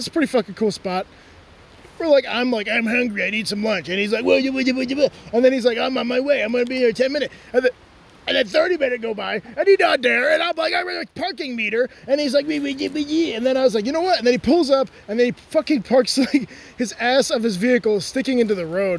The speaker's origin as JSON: {"language": "English", "town": "New Haven", "region": "Connecticut", "country": "United States", "said": "I'm from New Haven originally, so I know all the spots."}